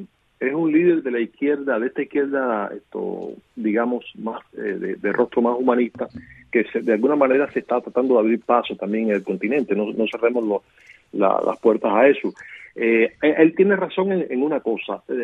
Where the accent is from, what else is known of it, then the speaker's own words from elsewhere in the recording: Cuba; los cubanos a veces pues hasta justificamos los regímenes autoritarios cuando son de derecha